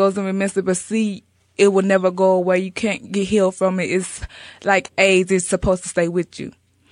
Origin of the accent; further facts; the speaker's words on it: Columbus, Georgia, United States; as you already said, and I'm from Columbus, Georgia.